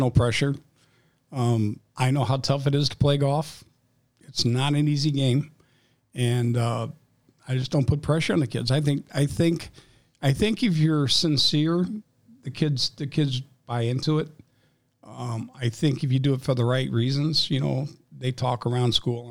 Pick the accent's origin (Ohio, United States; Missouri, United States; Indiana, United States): Missouri, United States; St. Louis; I grew up in North St. Louis, so and my school really is not there anymore.